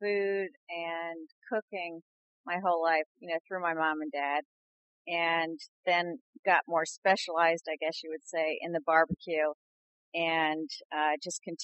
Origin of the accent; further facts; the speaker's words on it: New Jersey, United States; Basically, I was raised in New Jersey, and my dad was into barbecue as I was growing up, and that's where it all started, and lived there pretty much all the way through college, and then moved around afterwards.